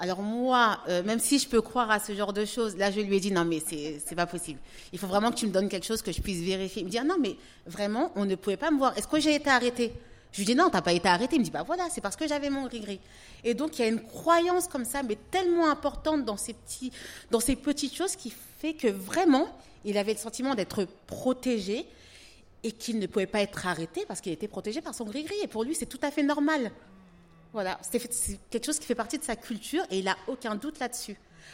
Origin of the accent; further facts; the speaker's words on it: France; born there; nous, on est nés en France et qu'on a été des Français de naissance